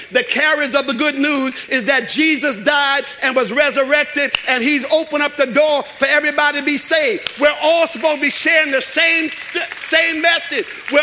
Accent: Jersey City, New Jersey, United States; and I'm from Jersey City. I've been in Harlem for a couple weeks.

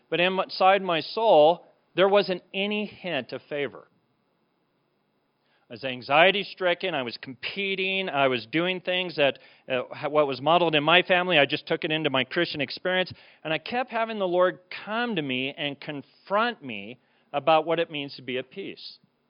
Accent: Colorado, United States; I was raised here in Colorado

